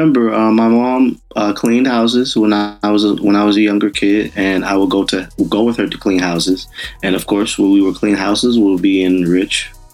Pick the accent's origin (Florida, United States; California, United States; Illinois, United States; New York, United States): Florida, United States; West Palm Beach; I was in eighth grade. And, you know, I'm from West Palm Beach.